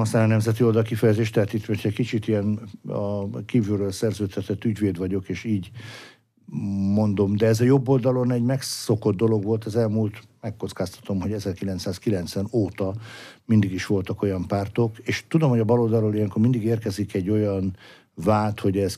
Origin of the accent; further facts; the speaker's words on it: Veszprém, Veszprém County, Hungary; akkor a szülővárosom Veszprém készült arra, hogy Európa kulturális fővárosa legyen